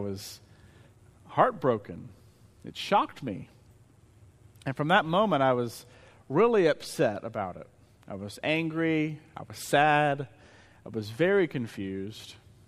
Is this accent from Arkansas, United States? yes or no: yes; Searcy, Arkansas, United States; I grew up in Searcy, and my home church is First Methodist in Searcy.